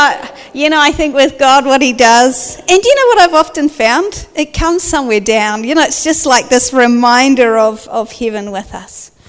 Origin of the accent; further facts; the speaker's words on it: Southland, New Zealand; Now, I do not have any Māori blood in me. I grew up in Southland.